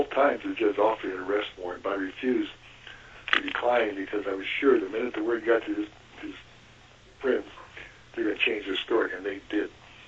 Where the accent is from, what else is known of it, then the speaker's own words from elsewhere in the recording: California, United States; born there; I was born here. I'm not a Californian. I live here.